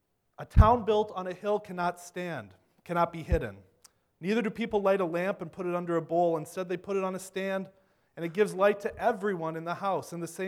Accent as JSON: {"language": "English", "region": "Iowa", "country": "United States", "tie": "born or raised there", "said": "I grew up in Iowa. My dad's a CMA pastor, and that's we grew up in a small town in northern Iowa"}